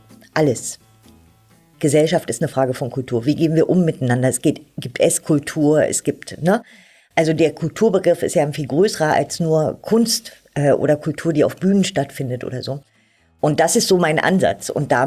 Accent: Germany; Ich bin ja in der DDR aufgewachsen

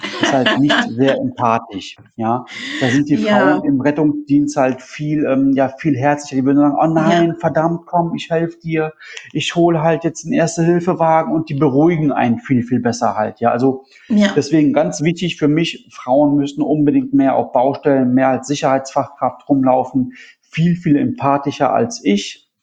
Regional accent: Italy; Ich bin aus Italien.

